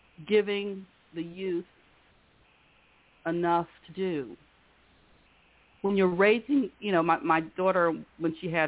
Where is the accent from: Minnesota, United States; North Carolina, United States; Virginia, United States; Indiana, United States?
North Carolina, United States; Salisbury; Well, so far, about 5 generations. I'm heading into the 1700s now on Ancestry.com. So I am truly a North Carolina.